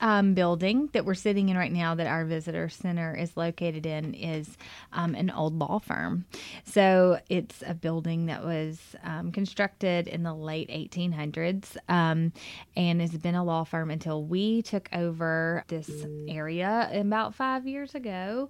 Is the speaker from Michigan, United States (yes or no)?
no; Tupelo, Mississippi, United States; I was moving from Tupelo, my hometown, which is just 45 miles to the east.